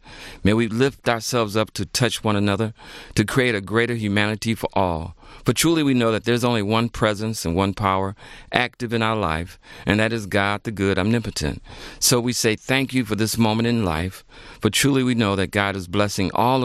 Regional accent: Detroit, Michigan, United States; You know, I grew up in Detroit, Michigan

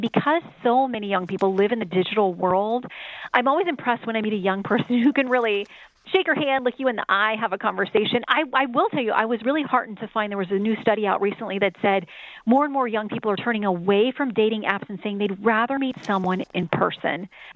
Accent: the South, United States; growing up in the South was very much about

